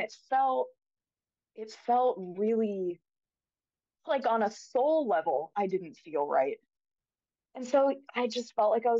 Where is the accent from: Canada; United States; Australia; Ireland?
United States; Denver, Colorado; I was also at school at the Community College of Denver, because I grew up in Denver.